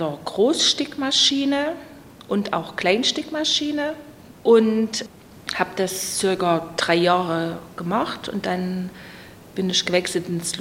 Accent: Plauen, Saxony, Germany; Also ich bin in Plauen geboren, bin hier aufgewachsen, bin zur Schule gegangen

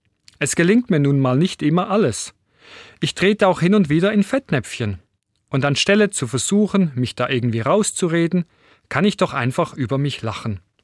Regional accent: Switzerland; now in Germany; Als Schweizer, der damals erst kurz in Deutschland lebte, verstand ich das natürlich wörtlich.

